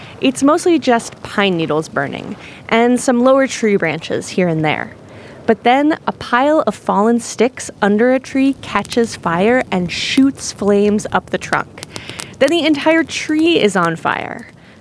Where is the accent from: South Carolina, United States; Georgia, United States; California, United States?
California, United States; It's not happy news to think that being a Californian is potentially going to impact me later in my life.